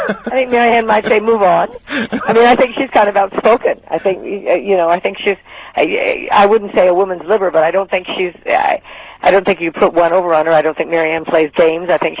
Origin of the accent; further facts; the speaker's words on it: Nevada, United States; I was born and raised in Nevada, fourth generation. My great-great-grandfather drove stagecoach during the Gold Rush, so I'm a real Western girl.